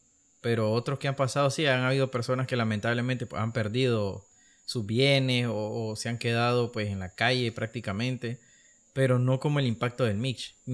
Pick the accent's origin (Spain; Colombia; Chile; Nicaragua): Nicaragua; empatía de que somos nicaragüenses, digo yo.